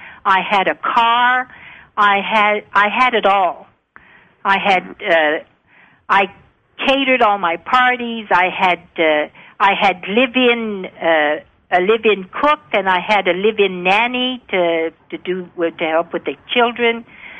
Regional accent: Ottawa, Ontario, Canada; The reason for that is that I was born in Ottawa's Embassy Row, Rockcliffe Park.

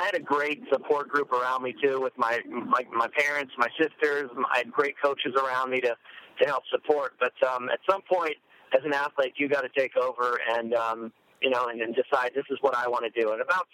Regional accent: United States; not only in the United States in Salt Lake City, in my hometown country

